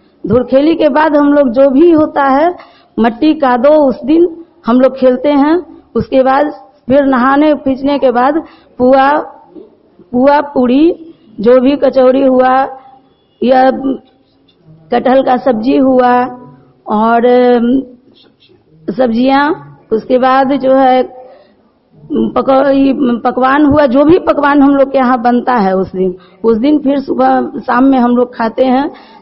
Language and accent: Hindi; Ekangadi, Bihar, India; मैं एकंगडी के रहने वाली हूँ।